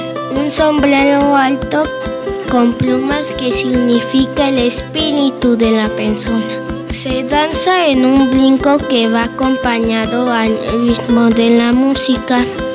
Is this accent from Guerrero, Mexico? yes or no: no; Tlayacapan, Morelos, Mexico; tengo 8 años y soy de Tlayacapan.